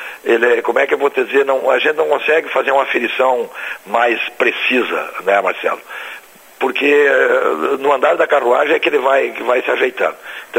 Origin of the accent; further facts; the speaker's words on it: Curitibanos, Santa Catarina, Brazil; como diz o caboclo da minha terra ali de Curitibanos